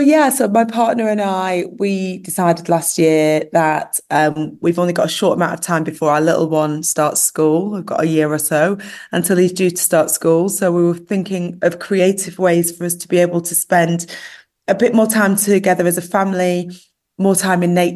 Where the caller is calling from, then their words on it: Tunis, Tunis Governorate, Tunisia; So right now I'm in Tunis, the capital of Tunisia